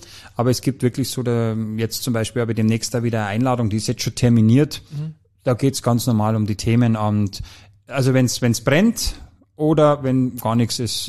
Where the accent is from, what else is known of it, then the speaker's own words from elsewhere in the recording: Germany; man hört es ja auch bei mir, ich bin ja auch aus der Nähe, ich bin grenznah zu Österreich aufgewachsen